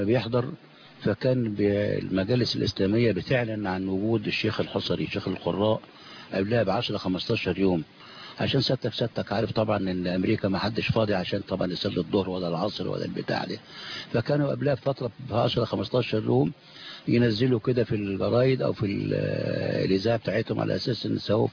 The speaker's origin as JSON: {"language": "Arabic", "town": "Shubra al-Namla", "region": "Gharbia", "country": "Egypt", "tie": "born or raised there", "said": "في بلدنا شبرا النملة"}